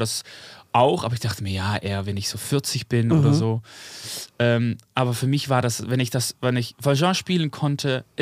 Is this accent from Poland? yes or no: no; southern Netherlands, Netherlands; German is a second language; now in Amsterdam, Netherlands; Aber ich komme ja aus dem Süden in Holland.